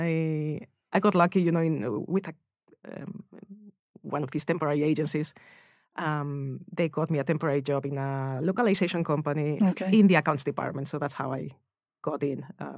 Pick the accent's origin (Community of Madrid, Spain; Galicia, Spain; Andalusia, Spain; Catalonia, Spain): Community of Madrid, Spain; Madrid; I grew up in Madrid, so Madrid in the summer, if you've been there, it's like 40 degrees upwards.